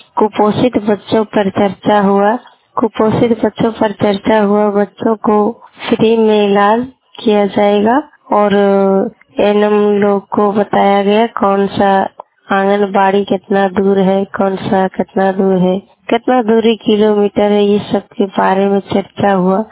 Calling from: Jharkhand, India; मेरा मुरकमनाए पंचायत है प्रखंड मरकतसर जिला कोडरमा राज्य झारखंड से बोल रही हूँ।

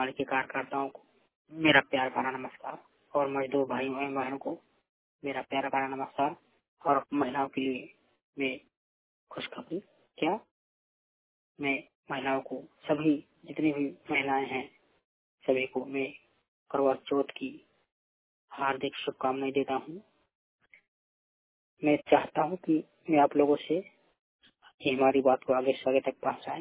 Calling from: Uttar Pradesh, India; तो यूपी में हमारे हिसाब से तो हमारे जिले के गांव-गांव में मच्छर बहुत सारी हैं

